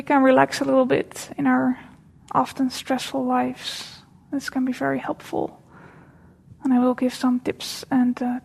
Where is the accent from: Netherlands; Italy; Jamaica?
Netherlands; English is a second language; now in United States; I am from the Netherlands, and I live in the U.S. That's where the accent and the weird name is from.